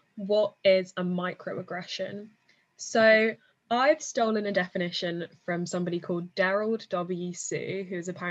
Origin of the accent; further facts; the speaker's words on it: London, United Kingdom; also born or lived in United States; So I tell people I'm from London. "No, where were you born?" I tell them I was born in America. No, where are your parents from? Well, I tell them my mum is American and my dad is Scottish.